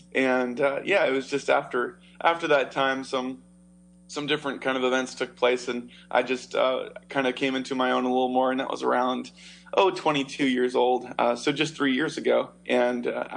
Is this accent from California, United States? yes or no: yes; Rohnert Park, California, United States; I grew up in Rohnert Park, California. So not too far from your base, actually. And just kind of grew up in a really conservative Christian home.